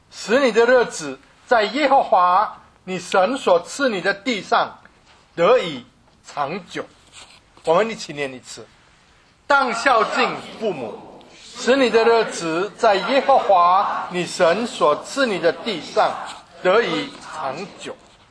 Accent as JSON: {"language": "Chinese", "country": "China", "said": "我们中国人很注重孝道"}